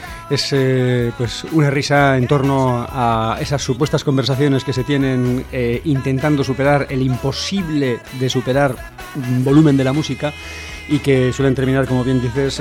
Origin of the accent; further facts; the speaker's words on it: Santurce, Basque Country, Spain; soy de Santurce, Santurce Aldea Guay